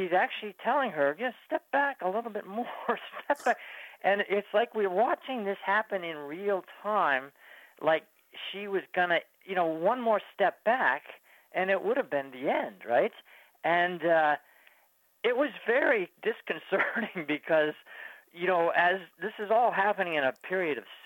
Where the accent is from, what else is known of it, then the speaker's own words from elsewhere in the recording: New York, United States; born there; just like I was born in New York, and she was born in Las Vegas. You really can't get more American than that.